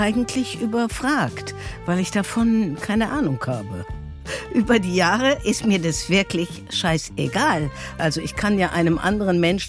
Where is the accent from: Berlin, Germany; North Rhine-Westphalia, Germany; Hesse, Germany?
Berlin, Germany; Ich bin Berlinerin. Ich bin in Berlin geboren, 1955. Ich bin quasi 10 Jahre nach dem Krieg geboren.